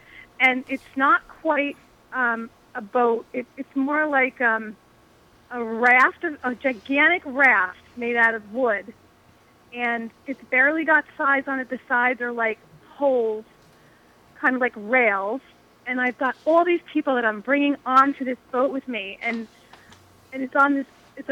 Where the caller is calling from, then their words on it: Gillette, Wyoming, United States; I'm calling from Gillette.